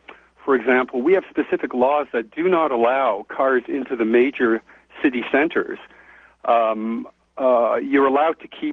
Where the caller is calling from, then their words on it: Paris, Île-de-France, France; Yes, I'm calling from Paris, France.